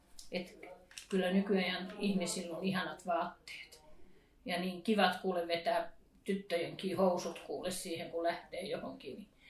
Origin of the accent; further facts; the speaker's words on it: Karelia, Finland; ne oli hämäläisiä, mä olen karjalainen, niin kuin varmaan siitä syntymäpaikastakin tiedän.